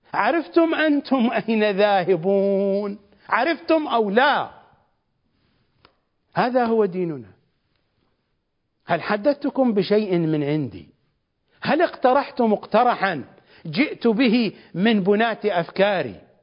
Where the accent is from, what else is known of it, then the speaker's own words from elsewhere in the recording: Iraq; accent: Iraqi; والسباريت بلغتنا ولهجتنا الشعبية العراقية السرابيت